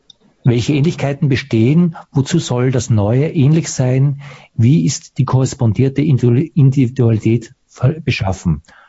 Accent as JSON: {"language": "German", "country": "Austria", "tie": "born or raised there", "said": "ich bin ja auch in Österreich aufgewachsen."}